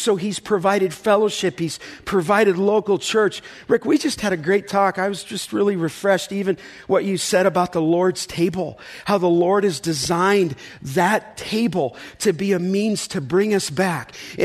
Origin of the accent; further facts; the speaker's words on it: California, United States; I never even heard the gospel growing up in the San Fernando Valley until I was 8 years old.